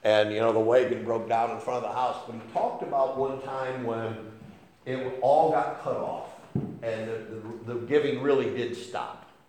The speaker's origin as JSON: {"language": "English", "country": "United States", "tie": "born or raised there", "said": "But I mean, I grew up hungry in America."}